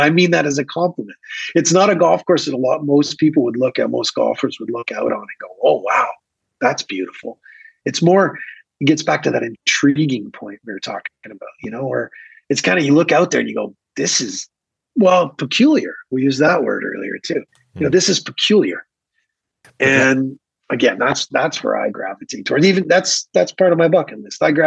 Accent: Windsor, Ontario, Canada; I grew up in Windsor, Ontario, across the river from Detroit.

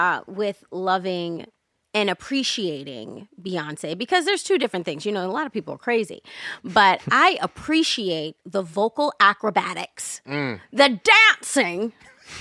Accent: Baltimore, Maryland, United States; Hell no. I'm from Baltimore City, okay?

